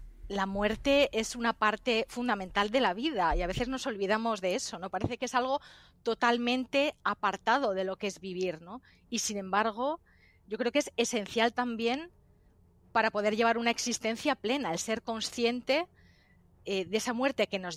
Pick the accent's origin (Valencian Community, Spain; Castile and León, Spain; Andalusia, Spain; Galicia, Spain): Galicia, Spain; mi pueblo de Galicia, en el que crecí, en el que me crié